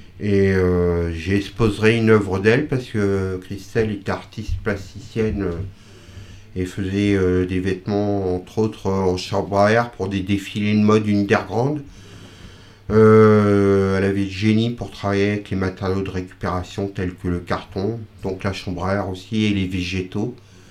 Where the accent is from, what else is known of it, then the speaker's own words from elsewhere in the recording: Pays de la Loire, France; also born or lived in Normandy; Je suis né en Normandie, j'ai vécu beaucoup sur les bords de Loire jeune.